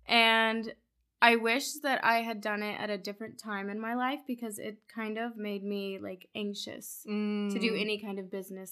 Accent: Durant, Oklahoma, United States; also born or lived in Tulsa, Oklahoma; So I was born in Tulsa, Oklahoma, and I lived there until I was 7 when my parents divorced. And then my dad got custody, so we moved to right outside of Durant, Oklahoma.

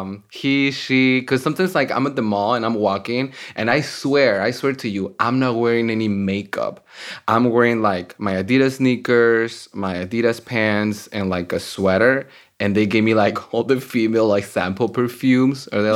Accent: Mexico City, Mexico; English is a second language; I'm imported from Mexico City, so English is my second language.

